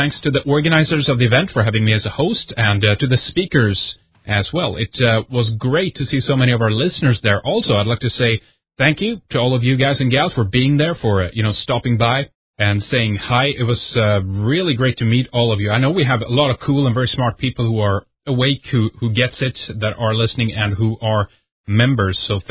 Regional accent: Sweden; You're listening to Red Ice Radio. … from Sweden.

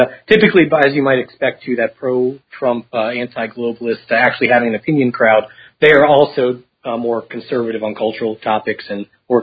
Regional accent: United States; Well, I'm an American college student, first of all.

